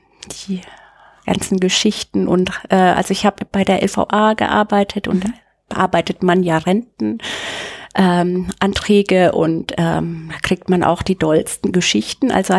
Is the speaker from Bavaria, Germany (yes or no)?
yes; Bad Neustadt, Bavaria, Germany; Ich bin in Bad Neustadt aufgewachsen. Das ist Bayerische Rhön. Das hört man auch so ein bisschen an meinem R. Genau. Da bin ich groß geworden